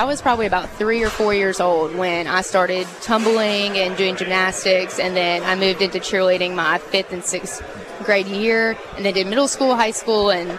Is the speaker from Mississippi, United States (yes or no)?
yes; Ocean Springs, Mississippi, United States; I'm from Ocean Springs.